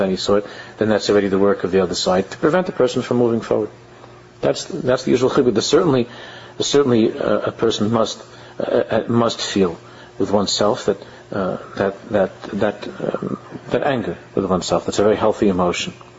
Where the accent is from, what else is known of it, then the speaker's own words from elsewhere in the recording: United States; Anybody that expects to see hatzlocha immediately, that's how we were raised in America